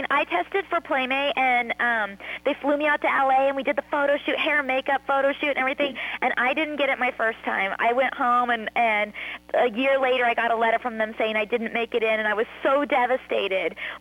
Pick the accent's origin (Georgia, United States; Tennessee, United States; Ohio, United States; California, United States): California, United States; Lodi; I grew up in Lodi, which is just outside of Sacramento, and I went to college in Sacramento